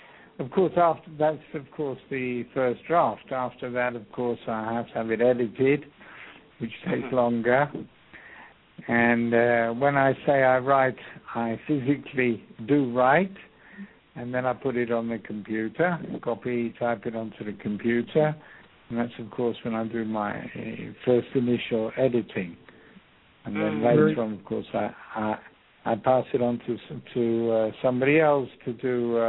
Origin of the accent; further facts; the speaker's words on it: England, United Kingdom; moved away as an adult; now in Jerusalem, Israel; So I was born in England, lived there for 20 years, and then since 1968 I've been living here in Israel. For the last 25 years I've been living in Jerusalem.